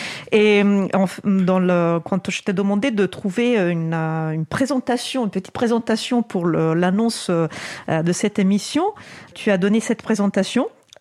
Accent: France; accent: French; Pardon, c'est mon accent français.

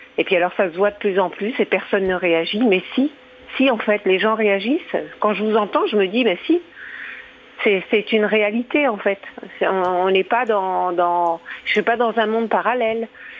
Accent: France; born there; Je suis née en France. De parents maghrébins qui ont donné leur vie pour la France

